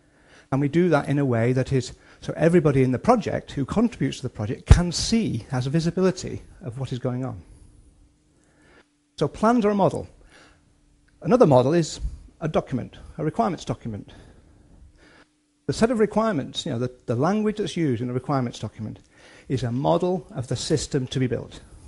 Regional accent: Liverpool, North West England, United Kingdom; I'm from Liverpool, okay?

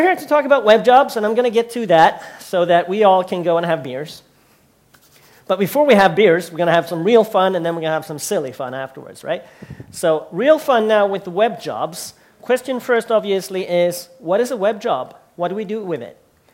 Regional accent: Sweden; English is a second language; because I'm from Sweden, and in Sweden, we're doing cloud

